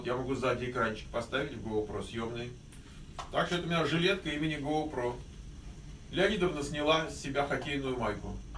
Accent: Kyiv, Ukraine; Я из Троещины.

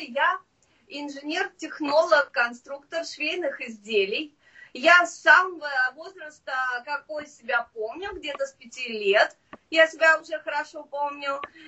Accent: Ivanovo Oblast, Russia; Я жила всю жизнь в России, сама я родом из Ивановской области.

